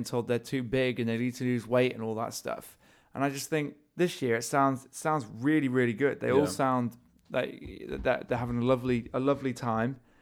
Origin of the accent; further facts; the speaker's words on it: Wales, United Kingdom; as a Welshman looking in on this, I'm looking at it from a, you know, looking in rather than being in it